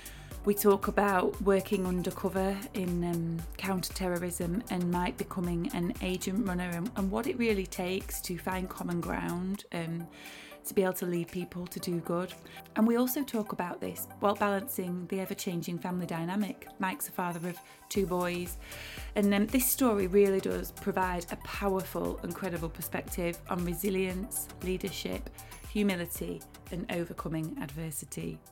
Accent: Doncaster, Yorkshire and the Humber, United Kingdom; So you're a Donny lad like me, Donny girl. So take us back to growing up in Doncaster.

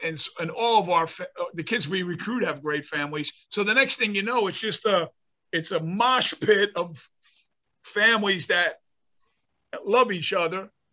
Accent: North Bergen, New Jersey, United States; in New Jersey, like when where I grew up in North Bergen, which is a suburb of New York City.

